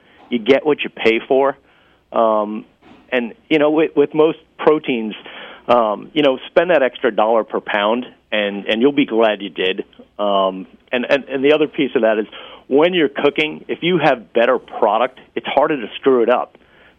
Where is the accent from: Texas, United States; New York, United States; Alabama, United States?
New York, United States; for those New Yorkers who don't know, and I'm from New York, so, you know, I'm not judging.